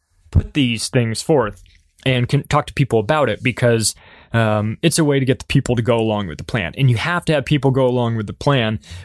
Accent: United States; just because I'm an American and it's easier for me to do it that way.

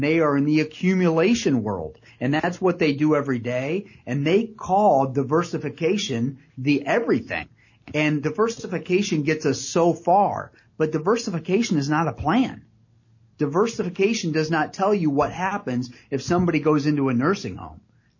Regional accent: Pemberville, Ohio, United States; And growing up in Pemberville, whether it was a farming thing or picking strawberries or all the things that I was involved with in my youth to now

